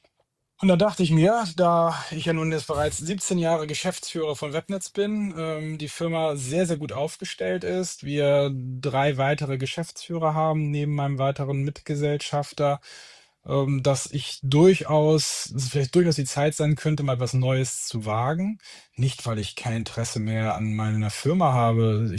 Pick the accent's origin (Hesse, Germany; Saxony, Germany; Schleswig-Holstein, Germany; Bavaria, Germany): Schleswig-Holstein, Germany; Ich habe dann in Lüneburg studiert, das ist auch der Schwenk dann nach Lüneburg, denn eigentlich komme ich aus Schleswig-Holstein